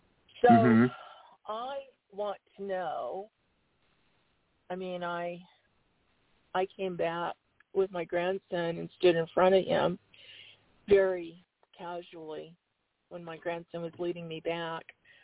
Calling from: Arizona, United States; calling you from Arizona.

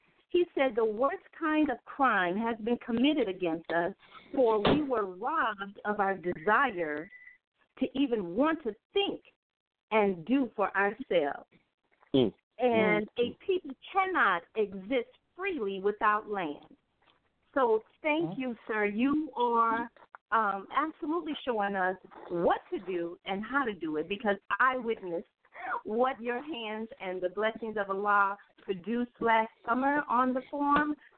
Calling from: Fort Worth, Texas, United States; from Fort Worth, Texas.

